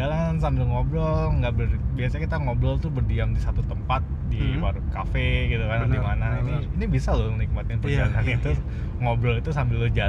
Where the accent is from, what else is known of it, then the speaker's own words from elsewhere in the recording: East Java, Indonesia; gue juga orang Madura gitu, terus dia ngomong yeah, pakai bahasa Madura